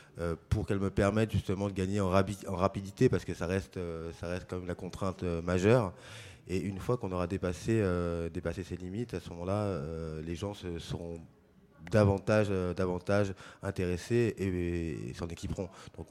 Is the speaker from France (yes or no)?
yes; Paris, Île-de-France, France; je suis parisien, j'ai 40 ans